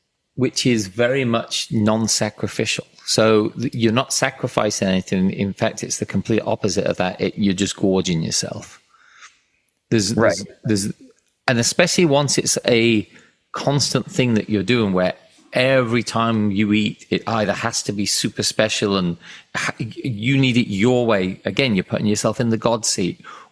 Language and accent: English; England, United Kingdom; So being English and knowing the Downton Abbey series, not that I was a big fan, but growing up in a culture where for a lot of time there was a very large amount of poor people in England